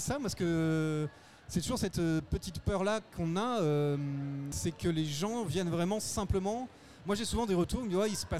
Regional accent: Bordeaux, Nouvelle-Aquitaine, France; Moi, je suis de Bordeaux en fait au départ.

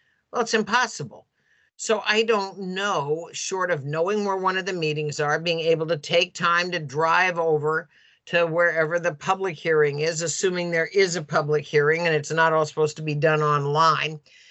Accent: Oregon, United States; I grew up over in Central Oregon

